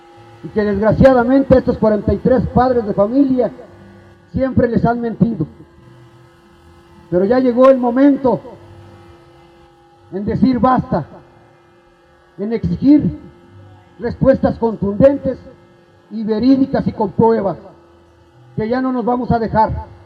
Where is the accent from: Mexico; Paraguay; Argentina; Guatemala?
Mexico; recuerden que también somos mexicanos igual que ellos